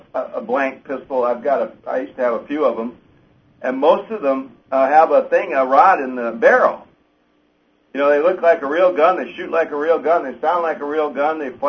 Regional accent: Ann Arbor, Michigan, United States; he's from Kalamazoo, and I'm from Ann Arbor

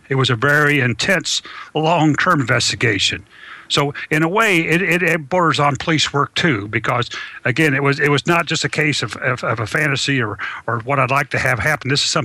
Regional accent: Indianapolis, Indiana, United States; Yeah, well, I grew up in Indianapolis, and kind of a rough side of Indianapolis called Brightwood, and I had grew up with 7 brothers and 3 sisters

